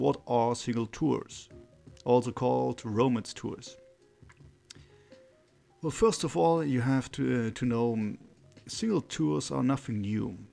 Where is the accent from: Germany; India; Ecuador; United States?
Germany; English is a second language; English is not my main language. I'm originally from Germany, married with a Colombian wife since 2011